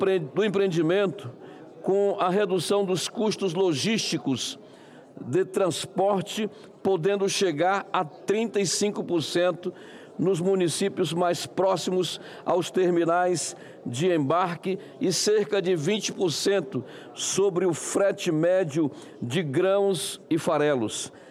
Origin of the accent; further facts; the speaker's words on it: Pará, Brazil; lá no meu estado do Pará